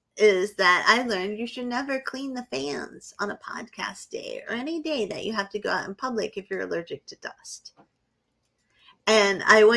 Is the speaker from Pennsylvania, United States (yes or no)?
no; New Hampshire, United States; But I'm from New Hampshire, and we don't have fans in our ceiling.